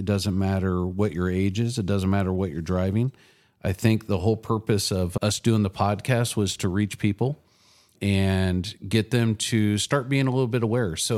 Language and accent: English; Soldotna, Alaska, United States; So we're from Alaska and we're from Soldotna, which is about 150 miles south of Anchorage on the roadway, only about 60 miles by the way the crow flies.